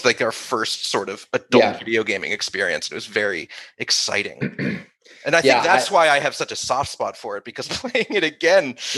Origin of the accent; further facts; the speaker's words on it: Massachusetts, United States; I grew up outside of Boston, but that was the year that on my own.